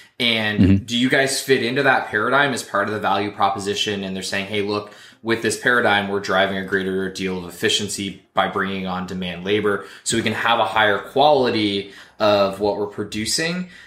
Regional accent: Canada; I'm from Canada and don't have that much of a context for it

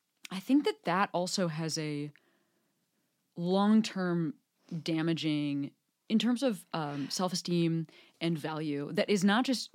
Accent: Western Springs, Illinois, United States; I grew up in Western Springs. We're like two towns over.

